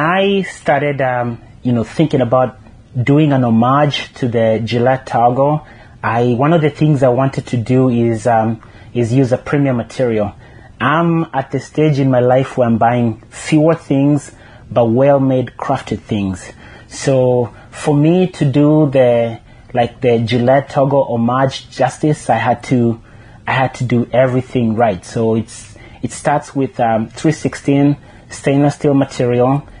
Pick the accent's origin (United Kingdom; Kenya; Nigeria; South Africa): Kenya; moved away as an adult; now in United States; I'm originally from Kenya. I came to the U.S. right after I finished high school, and I came to the U.S. for school.